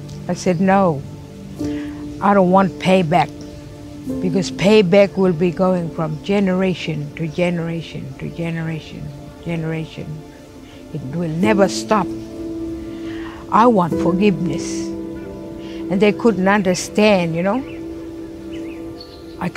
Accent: Bear Mealy, Northern Territory, Australia; English is a second language; also born or lived in Tennant Creek; I was born in Tennant Creek. I grew up in Bear Mealy settlement, that's Buranga now. Didn't speak a word of English. I would speak Western Arda, and my friend would speak Creole to me

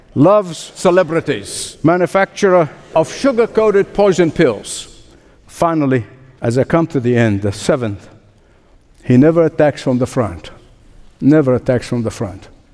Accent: Egypt; drummed in my ear as a boy growing up in Egypt.

